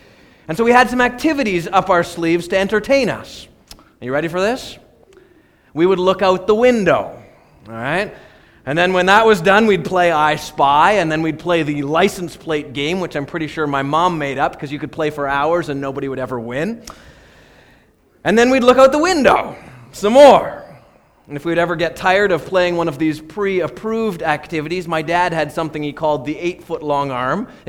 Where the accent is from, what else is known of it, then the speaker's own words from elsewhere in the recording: Prince George, British Columbia, Canada; So I grew up here in Prince George, and my grandparents on both sides, one lived in Vancouver and the other one lived in Kelowna